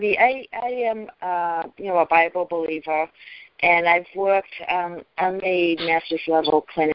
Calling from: Massachusetts, United States; Oh, hi, John. … I'm calling from Massachusetts.

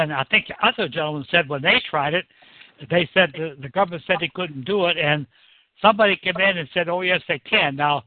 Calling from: Bend, Oregon, United States; Bend, Oregon, but I spent my work career in Rochester, New York.

